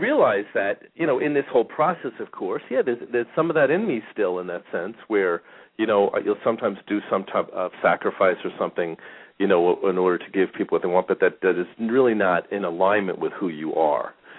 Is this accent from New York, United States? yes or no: yes; New York, United States; A lot of other nationalities, because I grew up in New York, Polish, Spanish.